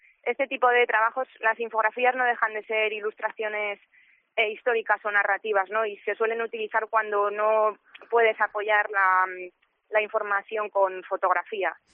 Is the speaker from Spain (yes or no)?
yes; Palencia, Castile and León, Spain; moved away as an adult; also born or lived in Madrid / England; now in Valencia, Spain; Sí, soy palentina. Bueno, me fui de Palencia con 18 a Madrid y acabo de volver ahora a España, de Inglaterra, que hemos estado ahí 4 años viviendo. Y ahora estoy, justo me pillas de mudanza en Valencia.